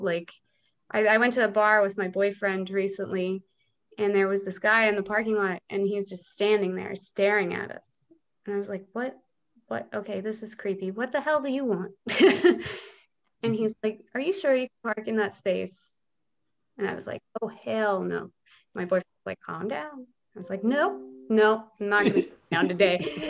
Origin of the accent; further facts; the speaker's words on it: Texas, United States; because growing up in Texas, that was not something really any of us had.